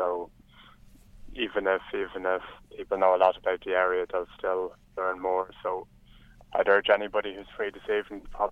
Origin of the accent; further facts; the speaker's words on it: Leinster, Ireland; I'm from County Meath